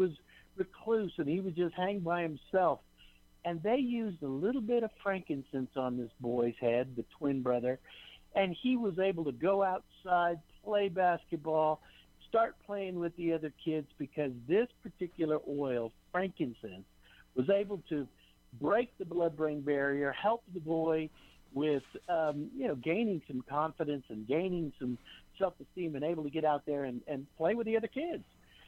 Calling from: Salt Lake City, Utah, United States; Just Just real quick, I am in Salt Lake.

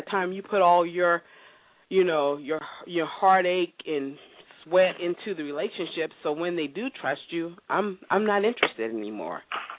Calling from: California, United States; I'm from the Bay

